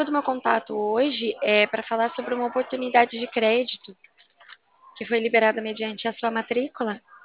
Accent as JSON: {"language": "Portuguese", "region": "São Paulo", "country": "Brazil", "said": "eu sou de São Paulo."}